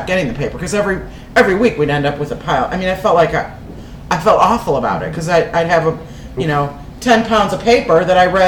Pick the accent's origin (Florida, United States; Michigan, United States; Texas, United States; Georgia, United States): Michigan, United States; Ann Arbor; Yeah, and there's my hometown paper in Ann Arbor, Michigan, went completely online, just like the Seattle paper, I think.